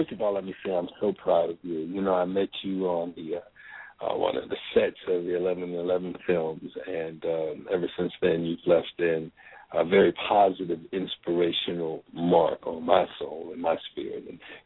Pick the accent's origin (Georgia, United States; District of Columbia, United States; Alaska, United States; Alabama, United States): Georgia, United States; Atlanta; now in New York, United States; And we're from Atlanta, and the only way to make that happen was to move to New York